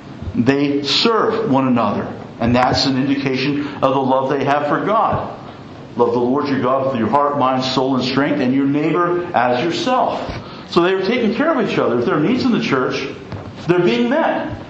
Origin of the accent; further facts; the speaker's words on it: Williamsburg, Iowa, United States; Well, the churches in my hometown of Williamsburg or in Iowa don't seem to get a lot of attention from people.